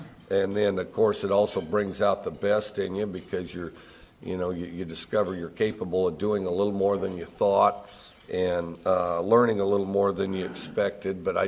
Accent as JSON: {"language": "English", "region": "Wyoming", "country": "United States", "said": "and I'm from Wyoming, and so anybody from Wyoming, we ought to have some kind of a head nod or something, because there's not too many guys from Wyoming."}